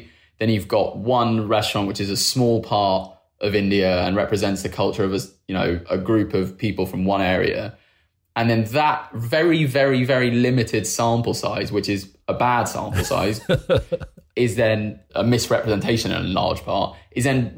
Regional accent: United Kingdom; I guess I'm being overly British, aren't I? Overly polite.

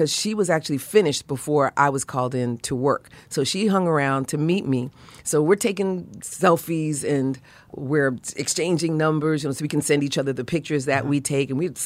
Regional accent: Brooklyn, New York, United States; Come to find out that she's from Brooklyn, grew up within a mile of where I grew up in Brooklyn, and still has family

